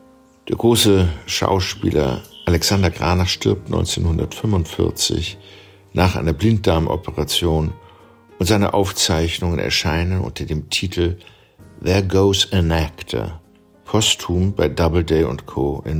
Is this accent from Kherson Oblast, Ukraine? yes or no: no; Wierzbowce, Ivano-Frankivsk Oblast, Ukraine; Mein Heimatdorf heißt Wierzbowsze auf Polnisch, Wierzbowitz auf Jiddisch und Werbowice auf Ukrainisch. Es liegt neben Seroka.